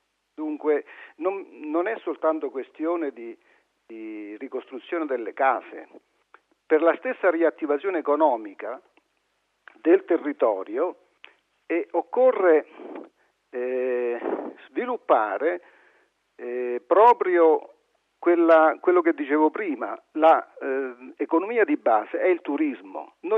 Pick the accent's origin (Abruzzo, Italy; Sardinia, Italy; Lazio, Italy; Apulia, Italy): Abruzzo, Italy; Villa Sant'Angelo; Al mio paese, Villa Sant'Angelo, sono state costruite 94 case di legno